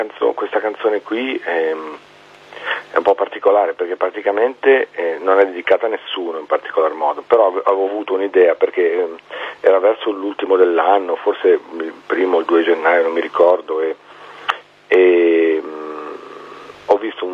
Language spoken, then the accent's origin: Italian; Liguria, Italy; abbiamo finito il disco in Liguria, che è la mia terra natia